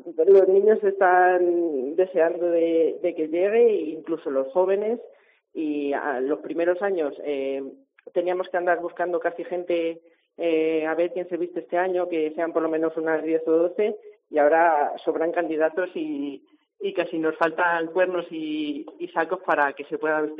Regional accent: Castile and León, Spain; la cultura de mi pueblo, y además que está ahí al lado de Ávila

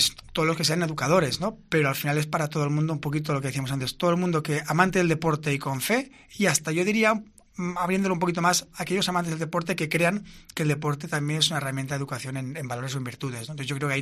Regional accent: Terrassa, Catalonia, Spain; Por supuesto, porque aparte nos conocemos porque él fue arzobispo de Tarrasa, que yo soy

